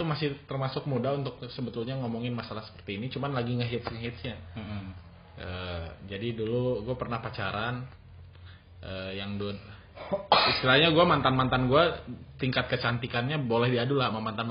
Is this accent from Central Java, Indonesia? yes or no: yes; Central Java, Indonesia; Jadi kalau misalkan ada teman-teman orang Jawa Tengah, saya juga orang Jawa Tengah